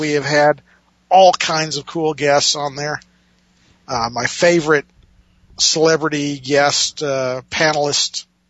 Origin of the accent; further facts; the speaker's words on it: United States; As an American, I'll be the first to admit I live in shame that I don't watch much television anymore.